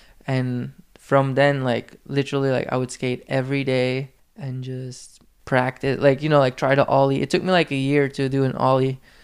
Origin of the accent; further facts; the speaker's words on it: Poperinge, Flanders, Belgium; I got hooked up by the skate shop in Poperinge. Like okay. In my hometown, there was a skate shop.